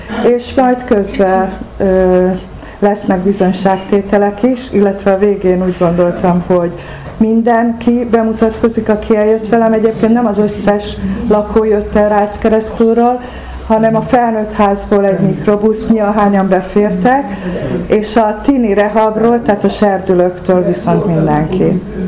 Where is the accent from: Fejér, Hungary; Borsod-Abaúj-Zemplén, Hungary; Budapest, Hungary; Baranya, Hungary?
Budapest, Hungary; Egyébként Budapesten a Moszkva térnél laktunk, a Lövőház utcában, ugye most már Széll Kálmán tér, ott nőttem fel.